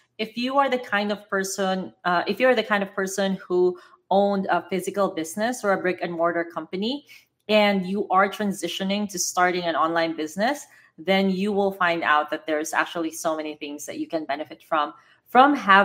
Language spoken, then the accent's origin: English; Philippines; moved away as an adult; now in Las Vegas, United States; I'm Filipina. I grew up in the Philippines. I actually left Philippines very late in my life. So I didn't grow up in the States, but I moved to Las Vegas in 2019. But before that, I was living in the Philippines.